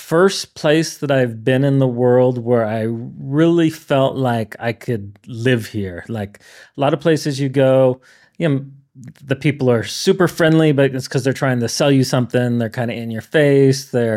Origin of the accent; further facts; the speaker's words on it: San Clemente, California, United States; So I grew up in San Clemente in Southern California and walking distance to the beach.